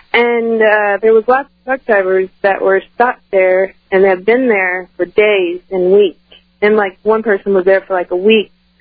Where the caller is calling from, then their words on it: Missouri, United States; I'm calling from Missouri, Alex.